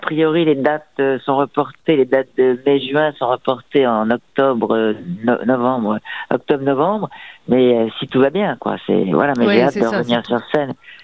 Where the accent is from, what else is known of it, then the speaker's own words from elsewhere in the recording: Roubaix, Hauts-de-France, France; also born or lived in Tourcoing; Je suis né à Roubaix, j'ai vécu à Tourcoing, mais j'avais un père qui parlait comme ça, parce que, et ma mère, qui était parisienne, m'a interdisait de parler comme ça.